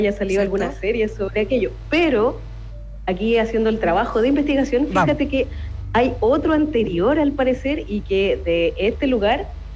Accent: Santiago, Santiago Metropolitan, Chile; now in Valparaíso, Chile; yo vivo en Valparaíso, no, ya. Bueno, es bastante común que pase en persona, pero no, como santiaguina que soy, transportada acá

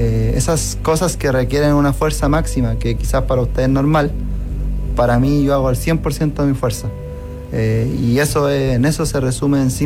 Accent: Puente Alto, Santiago Metropolitan, Chile; Sí, siempre he vivido en Puente Alto.

